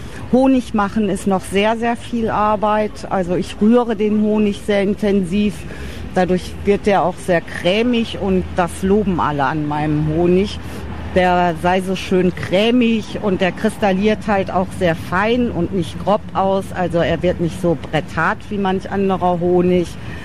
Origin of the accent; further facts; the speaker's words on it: North Rhine-Westphalia, Germany; Sortenhonig kann ich da, wo ich herkomme, nicht herstellen. Ich imker in der Egge, das so zwischen Detmold und Bad Driburg